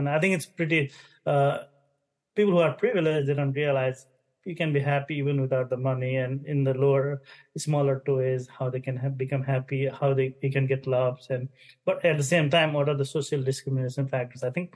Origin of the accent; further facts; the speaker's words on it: Nepal; For fun, I'm from Nepal